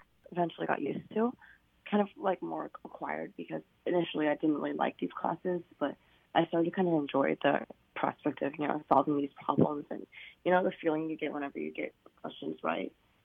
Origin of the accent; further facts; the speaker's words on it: Louisiana, United States; And so I went to Cattaparis-Magnet High School, and I'm from Louisiana.